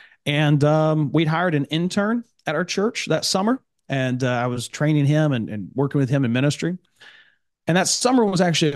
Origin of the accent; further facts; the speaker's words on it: Tennessee, United States; I grew up in Northeast Tennessee, the Great Smoky Mountains. There, it's beautiful.